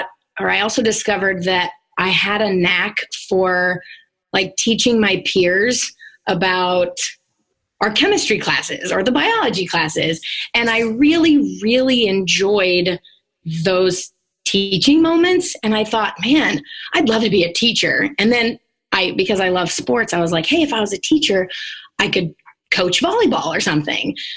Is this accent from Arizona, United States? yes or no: no; Illinois, United States; I am from Southern Illinois, and I grew up kind of in a medical household.